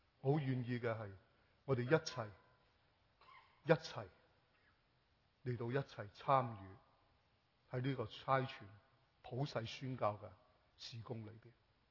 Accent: Hong Kong; 我哋嚟自香港或者知

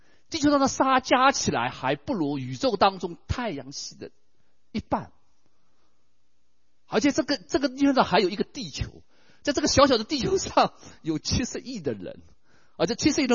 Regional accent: Shanghai, China; 不是我们这样人，不是我们上海人，不是我们中国人

